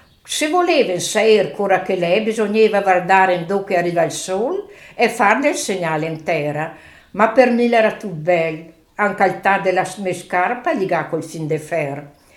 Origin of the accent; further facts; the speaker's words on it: Besenello, Trentino-Alto Adige, Italy; Sì, sì, sì, sono da Besenelle, è sempre laurea in campagna.